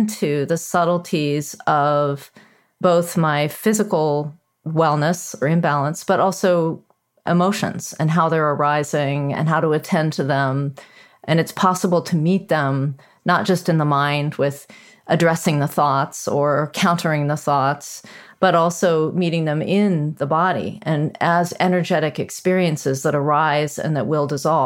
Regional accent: United States; certainly when I was growing up in America, no one ever schooled me in the presence of a subtle body

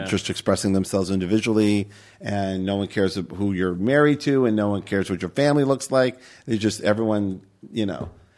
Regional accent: Cleveland, Ohio, United States; Yeah, I'm from Cleveland. We had lake effect wind.

